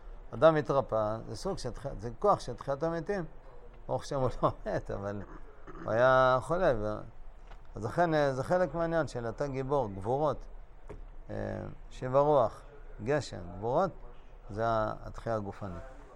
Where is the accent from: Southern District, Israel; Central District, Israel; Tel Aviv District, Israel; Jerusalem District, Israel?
Tel Aviv District, Israel; Bnei Brak; אני גדלתי בצעירותי בבני ברק, עיר באמת נחמדה.